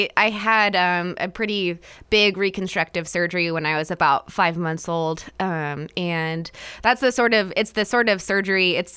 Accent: Damascus, Oregon, United States; Yeah. I grew up in Damascus, which is up by Portland, about 30 minutes east of Portland.

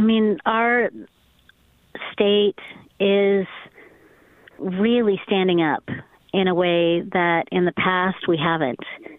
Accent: Salem, United States; it was an absolute privilege to serve in the House and to represent my hometown community in Salem.

